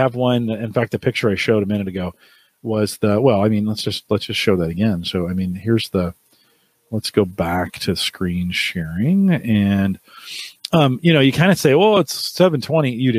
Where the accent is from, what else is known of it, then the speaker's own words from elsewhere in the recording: California, United States; So we're at the county fair, Santa Clara County Fair. I grew up in California.